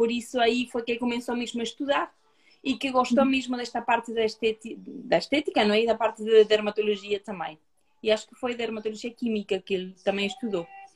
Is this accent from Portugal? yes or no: no; Uruguay; sou do Uruguai